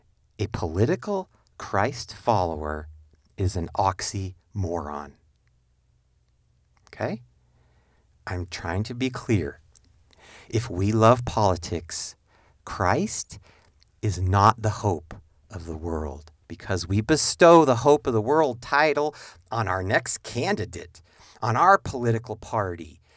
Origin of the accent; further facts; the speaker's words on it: United States; born there; But I am not an American as an identity any more than I am anything else. I just was fortunate enough to be born here.